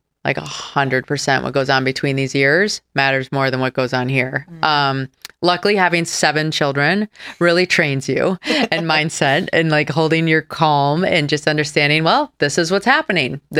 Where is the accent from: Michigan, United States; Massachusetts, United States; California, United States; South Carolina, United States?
Michigan, United States; Like, I grew up in Michigan. We went sailing, so you had wind.